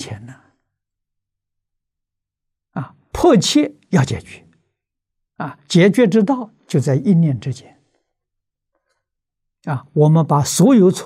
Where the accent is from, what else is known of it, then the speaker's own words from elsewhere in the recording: China; 我们中国人常讲五毒。